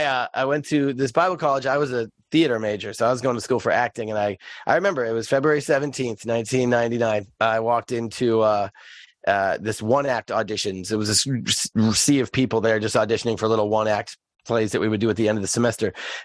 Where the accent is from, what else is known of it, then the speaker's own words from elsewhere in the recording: Duluth, Minnesota, United States; born there; I was born in Duluth, Minnesota in 1978.